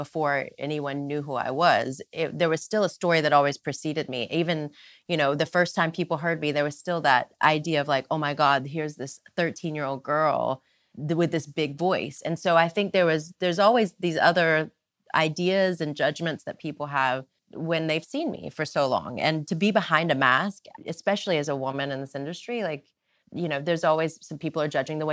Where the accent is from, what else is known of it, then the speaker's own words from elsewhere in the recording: Mississippi, United States; accent: Southern drawl; My dad has tapes of me singing when I was 18 months old and I'm from Mississippi.